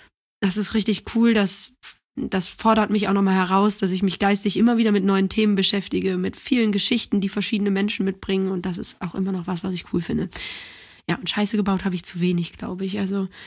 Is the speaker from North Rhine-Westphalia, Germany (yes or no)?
yes; Cologne, North Rhine-Westphalia, Germany; also born or lived in Düsseldorf; Ich bin ja Kölnerin mit Leib und Seele.